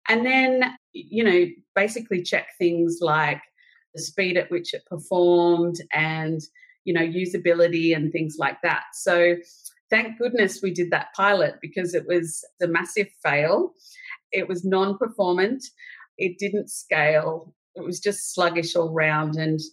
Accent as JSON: {"language": "English", "town": "Sydney", "region": "New South Wales", "country": "Australia", "tie": "born or raised there", "said": "So I grew up in Sydney's Northern Beaches, and I went to an all-girls school"}